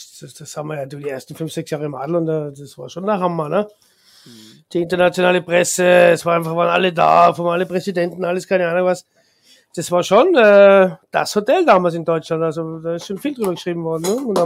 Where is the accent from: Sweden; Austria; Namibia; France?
Austria; Als Österreicher, der Österreicher geht einfach noch gerne ins Wirtshaus